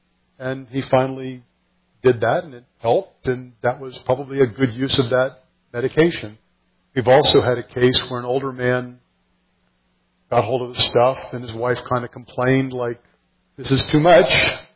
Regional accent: Austin, Texas, United States; when I was a teenager growing up in Austin, Texas at the time.

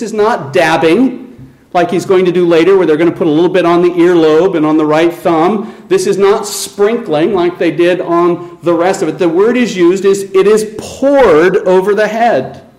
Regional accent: Colorado, United States; I grew up in Colorado. And in Colorado, they have a place called Montfort's Meat Factory.

